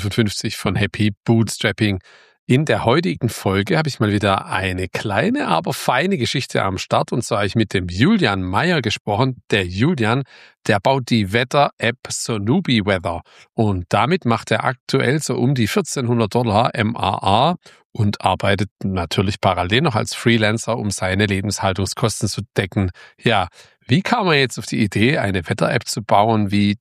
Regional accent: Baden-Württemberg, Germany; hat es ein Geschmäckle, wie man bei uns im Ländle sagt.

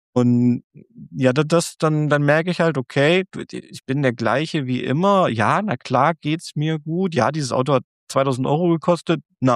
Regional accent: Eisenach, Thuringia, Germany; weil ich komme aus Eisenach

